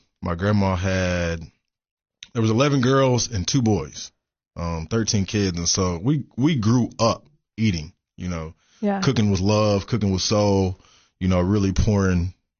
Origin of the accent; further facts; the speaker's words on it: Cookeville, Tennessee, United States; Born and bred, you know, which is another reason why I really wanted to come back home.